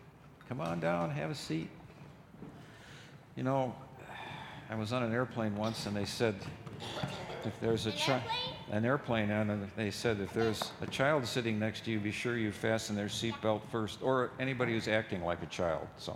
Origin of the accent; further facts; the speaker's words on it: Minneapolis, Minnesota, United States; This bell goes back to my childhood. I grew up in North Minneapolis, next to the rail yard, next to the Soo Line Spur that goes out to Painesville.